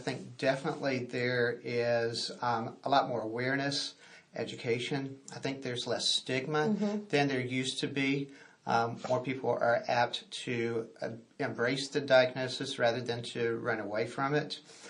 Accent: Geneva, Alabama, United States; I grew up in Geneva, Alabama, down in the Wiregrass area of the States. I'm proud to call that home.

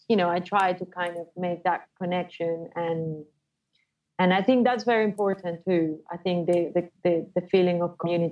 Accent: Venezuela; moved away; I'm from Venezuela and I've lived abroad for over 10 years.

